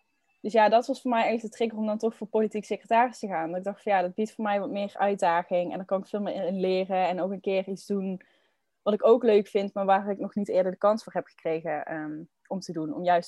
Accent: Oorsbeek, Limburg, Netherlands; Ik ben 23 jaar. Ik kom uit Oorsbeek. Dat is een klein dorpje gelegen in Zuid-Limburg. Waarschijnlijk heb je er nog nooit van gehoord, kan ik me voorstellen, want het is ook echt super klein. Hier woon ik al mijn hele leven bij mijn ouders.

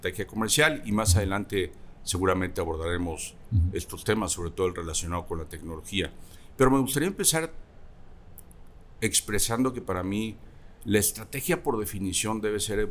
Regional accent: Veracruz, Mexico; now in Guadalajara, Mexico; Soy veracruzano. De hecho, nací en el puerto de Veracruz. Y en 1989 me fui a Estados Unidos a hacer una maestría también en ingeniería eléctrica.

